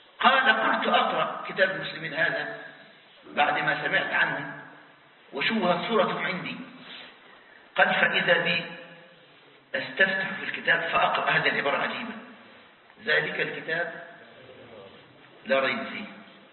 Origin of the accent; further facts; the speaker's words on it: Egypt; عندنا في مصر